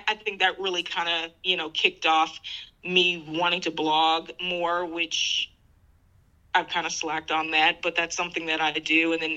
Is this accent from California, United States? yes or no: no; Illinois, United States; moved away as an adult; also born or lived in Missouri / Iowa; I grew up in the Midwest. Mm-hmm. So I lived in I was born in Missouri. I lived in Iowa, I think, for a little stint, and then grew up most of my life, my younger years into my 20s, in Illinois, downstate Illinois, and then Chicagoland area, and then moved to Texas back in 2011.